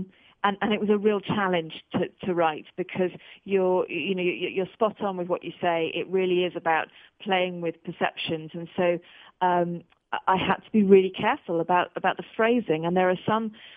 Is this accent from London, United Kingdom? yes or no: no; South East England, United Kingdom; now in North Wales, United Kingdom; So I'm British. I come from a place near Oxford in the UK, and I currently live in North Wales.